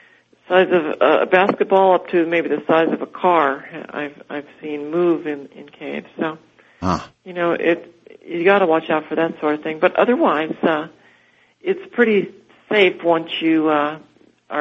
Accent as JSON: {"language": "English", "country": "Japan", "tie": "born or raised there", "said": "I grew up in Japan and know a little bit of the type of writing that is used for Chinese and Japanese."}